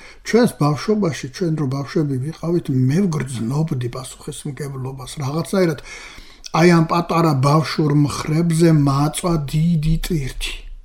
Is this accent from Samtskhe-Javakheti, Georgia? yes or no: yes; Zeda Tmogvi, Samtskhe-Javakheti, Georgia; born there; ზედა თმოგვიში დავიბადე. ზედა თმოგვი იქ აღარავინ აღარ ცხოვრობს.